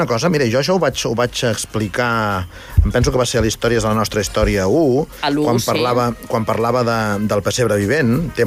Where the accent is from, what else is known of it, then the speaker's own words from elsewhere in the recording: Andorra; aquí som andorrans i prou feina tenim en defensar lo nostre